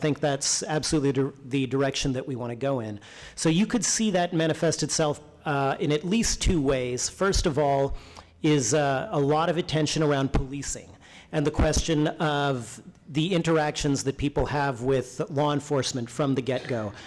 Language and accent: English; Texas, United States; now in Ohio; I'm from Texas.